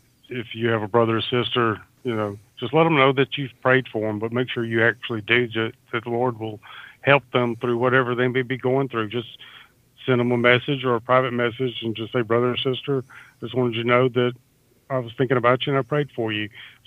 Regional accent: the South, United States; accent: Southern; And some of you like my Southern accent. Some of you despise it. I can't do anything about that. It's just hardwired into who I am

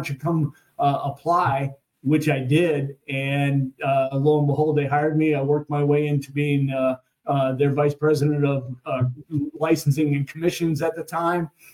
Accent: Midwest, United States; But I grew up in the Midwest. I grew up in a very small town. I had 48 people in my graduating class.

